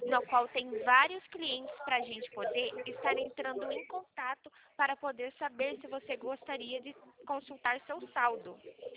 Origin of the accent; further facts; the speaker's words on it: Atibaia, São Paulo, Brazil; Eu sou de Atibaia, São Paulo.